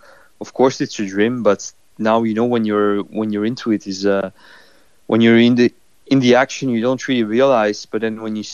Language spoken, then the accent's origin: English; France; I grew up in France, and I've always seen that.